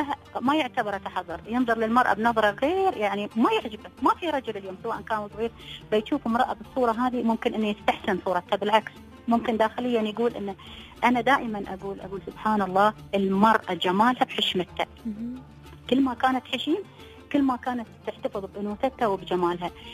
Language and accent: Arabic; United Arab Emirates; أنا كبنت إماراتية أو كامرأة إماراتية